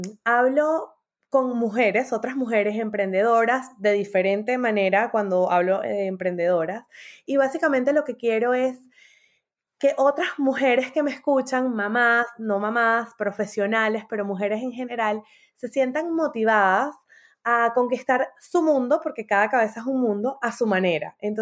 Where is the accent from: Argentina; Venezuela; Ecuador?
Venezuela; moved away as an adult; now in Miami, United States; vivimos en Miami con mi esposo Luis, y somos de, bueno, Luis y yo somos de Venezuela, los niñitos nacieron aquí en Miami, pero bueno, ya yo tengo 8 años y medio viviendo acá, y mi esposo tiene como 15 años viviendo en Estados Unidos.